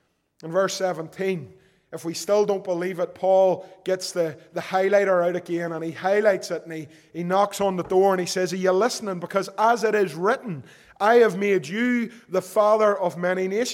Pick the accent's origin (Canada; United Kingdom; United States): United Kingdom; Belfast, Northern Ireland; Once upon a time, growing up in East Belfast